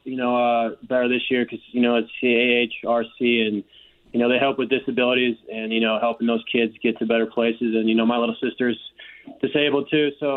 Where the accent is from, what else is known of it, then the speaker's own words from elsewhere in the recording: St. Louis, Missouri, United States; I'm from St. Louis, so I needed a team